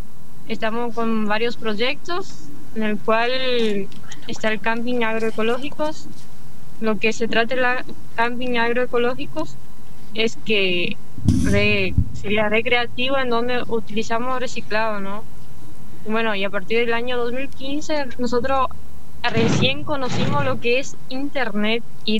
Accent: Misiones, Argentina; soy de Misiones, estoy estudiando licenciatura en trabajo social, estoy en cuarto año, tengo 22 años y pertenezco en la zona... vivo, mejor dicho, en la zona norte de Misiones, cerca de Iguazú, Colonia Banda.

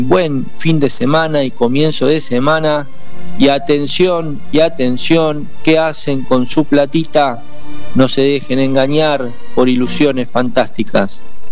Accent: Argentina; Lo que ponemos los dólares somos nosotros, los argentinos.

